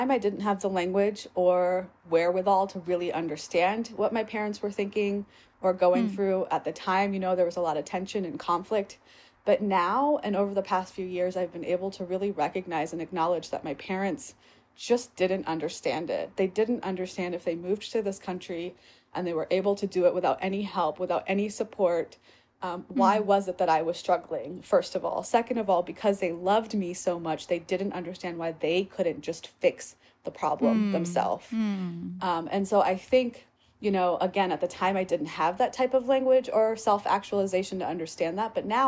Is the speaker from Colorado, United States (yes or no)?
no; Virginia, United States; born there; So I was born outside of Richmond, Virginia. My parents and my siblings were all born in India, but my mom was socialized and grew up in Japan.